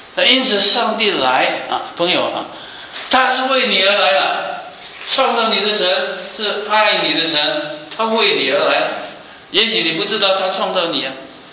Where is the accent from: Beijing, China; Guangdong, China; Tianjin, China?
Guangdong, China; Zhongshan; born there; 我是生在中山县穷乡僻壤李家村的一个小孩子啊